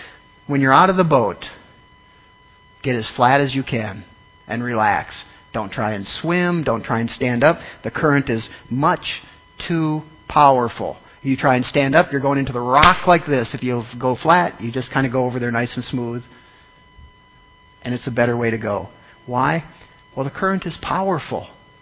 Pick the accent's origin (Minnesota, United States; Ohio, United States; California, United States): Minnesota, United States; most of you knew I grew up in Minnesota. We didn't have rivers like that, but we had lakes, right?